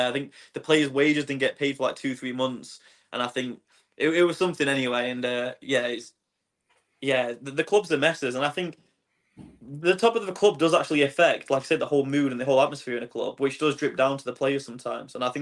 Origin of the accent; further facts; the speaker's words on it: Swindon, South West England, United Kingdom; I was born in Swindon That's my hometown.